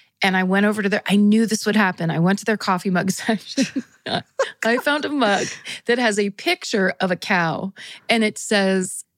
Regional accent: Colorado, United States; I grew up in Western Colorado with my mom, but my dad lived in Denver, so every summer, my sister and I would go stay with him.

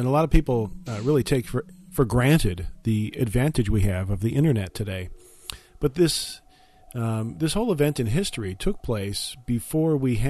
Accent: Buffalo, New York, United States; And growing up in Buffalo, I mean, there might be one I can get from L.A.

